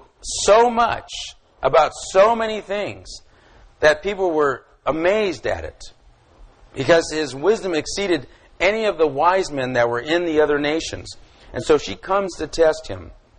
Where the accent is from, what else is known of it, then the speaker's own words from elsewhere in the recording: California, United States; Now here I'm going, I'm this nobody from California being treated like royalty at this wedding.